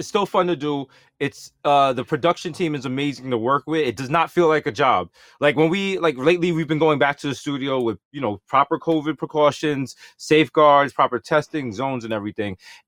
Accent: Bronx, New York, United States; because like Meryl said, we're from the Bronx, and we've had very, very, very terrible jobs, and our worst day now is better than our best day back then.

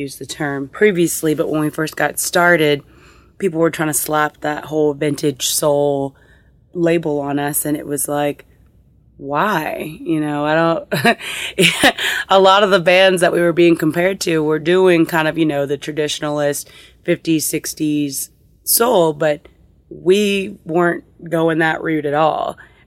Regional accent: Houston, Texas, United States; look, we're from Houston, we're from the Gulf Coast, you know, we're going to have all of these different influences in our music

